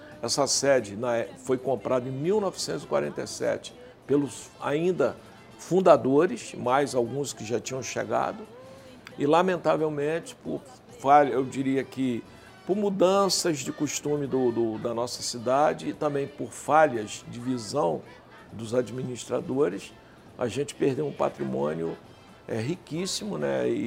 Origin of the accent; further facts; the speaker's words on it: Itaocara, Rio de Janeiro, Brazil; Eu era jovem, vim do interior do estado do Rio, sou de Itaucara.